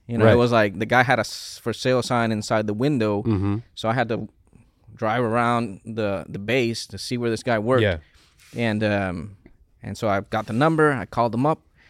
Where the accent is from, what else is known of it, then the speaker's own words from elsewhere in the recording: Puerto Rico; English is a second language; moved away as an adult; I'm an island boy. I'm coming from Puerto Rico.